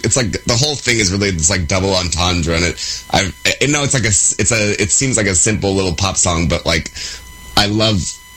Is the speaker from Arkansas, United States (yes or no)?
no; San Diego, California, United States; born there; also born or lived in Los Angeles / West Hollywood; I was born in San Diego, and then as an adult lived in L.A. and West Hollywood.